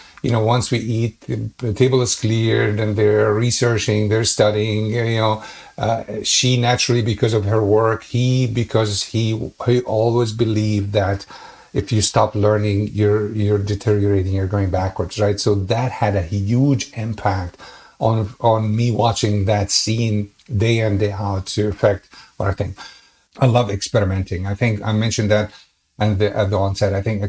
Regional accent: Egypt; English is a second language; moved away as an adult; now in United States; Even though I grew up in Egypt and football is not a sport necessarily that you would see there on mainstream

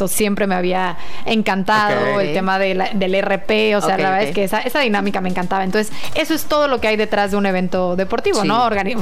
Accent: Mexico City, Mexico; now in Tijuana, Mexico; De Ciudad de México.

